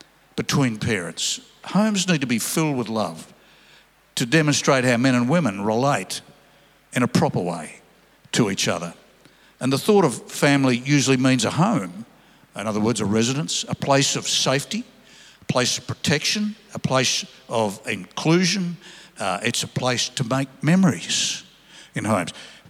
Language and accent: English; Sydney, New South Wales, Australia; I was brought up in Sydney